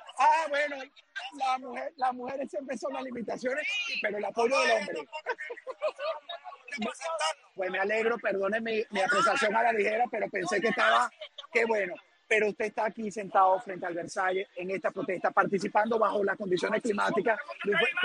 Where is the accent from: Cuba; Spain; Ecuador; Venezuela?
Venezuela; born there; ha hecho daño a mi país natal, Venezuela